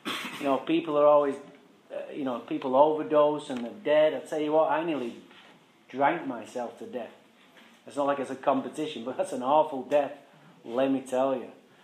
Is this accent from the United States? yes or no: no; Manchester, North West England, United Kingdom; I'm from England, Manchester, England. Alcohol didn't do this to me, boys. I was born and raised in England